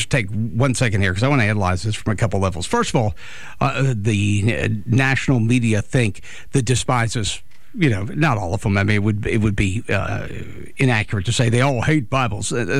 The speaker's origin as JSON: {"language": "English", "region": "Appalachia", "country": "United States", "said": "I come from I come from Appalachian farming folk."}